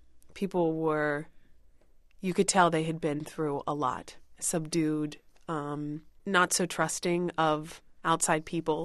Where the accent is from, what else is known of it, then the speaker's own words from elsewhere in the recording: United States; now in Sierra Leone; because I am from America